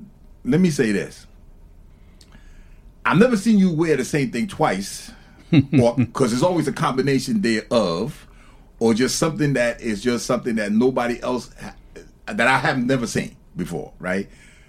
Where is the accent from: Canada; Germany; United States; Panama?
Panama; I'm from Panama, so that's right next.